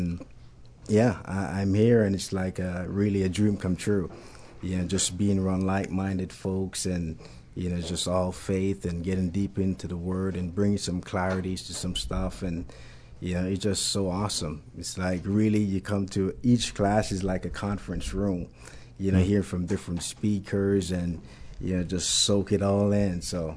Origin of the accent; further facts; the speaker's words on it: Jamaica; moved away as an adult; now in United States; Born and raised in Jamaica, and I migrated